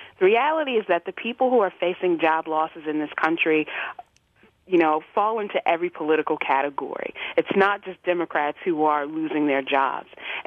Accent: Virginia, United States; Well, you know, I grew up in Virginia and always very aware and very active in politics

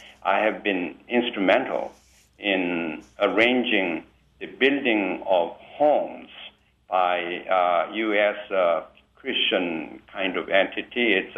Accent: South Korea; now in United States; I came from South Korea

